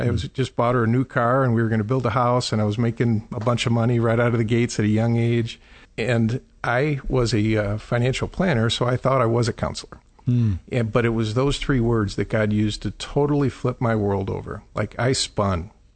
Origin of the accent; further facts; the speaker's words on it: Chicago, Illinois, United States; also born or lived in Peoria; so I grew up in Chicago, grew up in a church that was very much focused on works and what I needed to do. Moved to Peoria